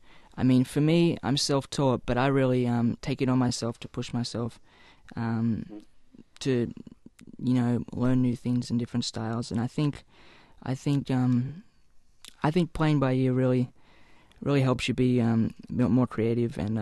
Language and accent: English; Australia; Well, I came from a very kind of rural part of Australia. I grew up on the East Coast in a very small town.